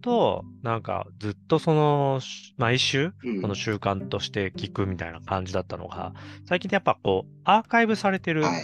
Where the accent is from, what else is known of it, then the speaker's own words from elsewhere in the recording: Saitama, Japan; 埼玉県出身ですけど、埼玉のラッパーね